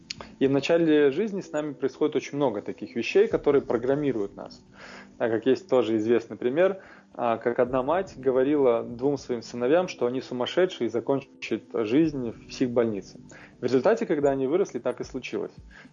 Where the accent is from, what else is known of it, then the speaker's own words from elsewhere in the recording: Minsk, Belarus; Я сам из Минска родом, в одном из спальных районов. Малиновке я жил